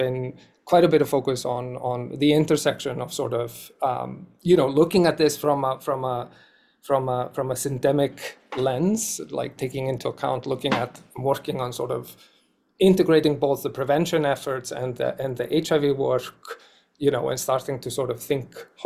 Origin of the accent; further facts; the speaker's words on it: Iceland; moved away as an adult; also born or lived in Toronto, Canada; now in San Francisco, United States; So my sort of my background is that I born and raised in Iceland, and then spent some time in Toronto, Canada, before then moving to San Francisco in 2016